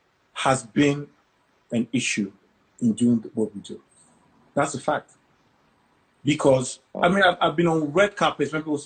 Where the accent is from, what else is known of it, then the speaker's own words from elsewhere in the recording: Lagos, Nigeria; and I'm a Christian. And what I grew up, my parents, I grew up in Lagos. I'm a Lagos boy through and through. So, I went to Adrao, I went to King's College Lagos. While I was at University of Jos, I lived in Lagos.